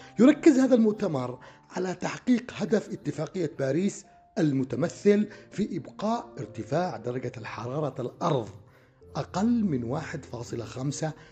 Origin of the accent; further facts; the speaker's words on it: Yemen; وهذه الدول النامية من ضمنها بلادنا اليمن.